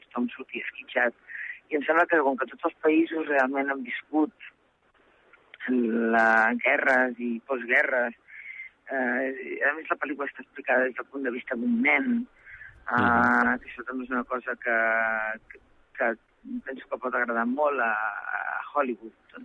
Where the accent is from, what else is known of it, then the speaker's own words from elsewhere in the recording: Catalonia, Spain; jo estic molt contenta com a catalana